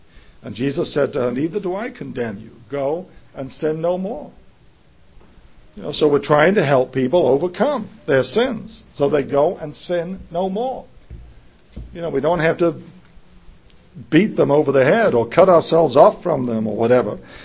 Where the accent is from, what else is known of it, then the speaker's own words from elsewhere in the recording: England, United Kingdom; You know, I grew up in England.